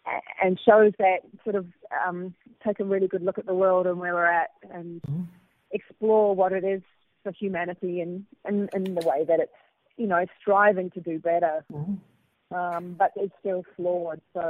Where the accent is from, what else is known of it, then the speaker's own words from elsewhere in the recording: New Zealand; And of course, I'm obviously quite partial to New Zealand content being from there.